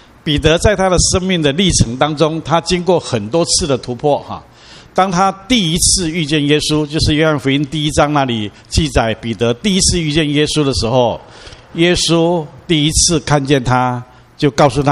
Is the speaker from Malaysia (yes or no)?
no; China; now in United States; 我们来自中国，或者我们曾经来美国以后，在东岸，在西岸，然后现在在这里